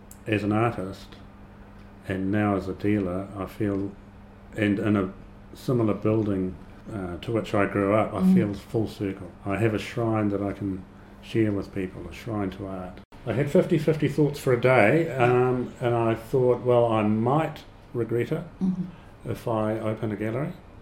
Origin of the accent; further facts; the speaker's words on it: Wellington, New Zealand; I grew up in Wellington, and my mother used to take me to the Peter McCleavy Gallery.